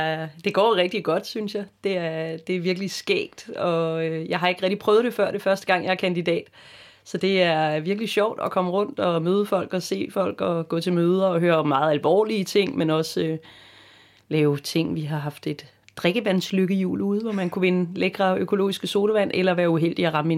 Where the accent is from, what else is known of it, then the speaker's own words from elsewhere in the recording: Zealand, Denmark; og jeg er også oprindelig fra Sjælland, hvor jeg stiller op nu ude fra Rosvedbekanten af Skelbjerg, nærmere betegnet.